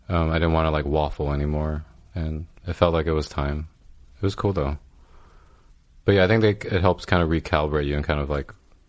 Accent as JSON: {"language": "English", "region": "California", "country": "United States", "said": "because I'm from California, just seeing them all again"}